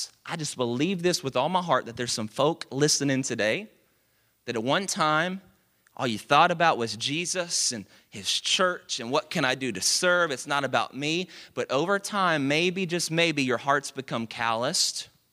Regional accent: Dallas, Texas, United States; And even though I love the Cowboys, and I'm from Dallas, like I said earlier, and so, like, I was born into this, okay?

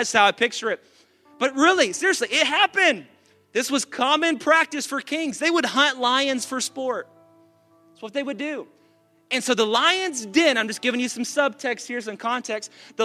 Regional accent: the South, United States; We got people watching that are not from the South, but we're from the South

